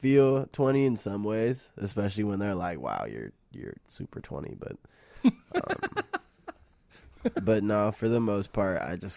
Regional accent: Evanston, Illinois, United States; And when I'm given the mic, I'm going to say I'm from Evanston.

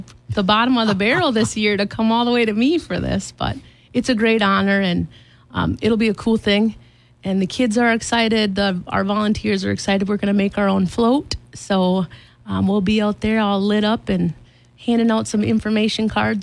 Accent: Shieldsville, Minnesota, United States; I grew up out in Shieldsville on a dairy farm.

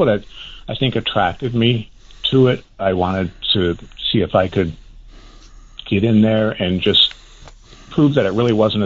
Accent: Chicago, Illinois, United States; I grew up in Rogers Park.

